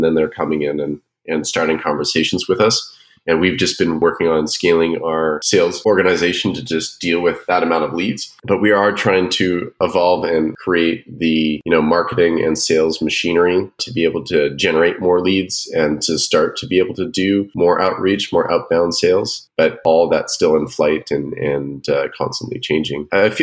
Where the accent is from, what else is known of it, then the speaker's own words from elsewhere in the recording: Canada; I'm actually Canadian, I'm up in a city called Kamloops, BC, Canada